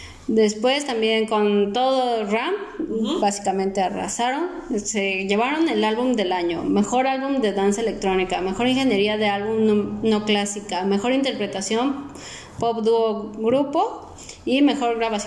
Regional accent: Nuevo León, Mexico; como regio te odio

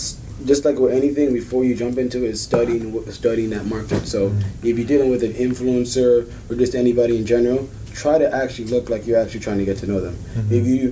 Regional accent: Nigeria; also born or lived in London, United Kingdom; now in United States; I'm from London in Nigeria. I was fortunate to grow up in London for a little bit, and then in Nigeria too

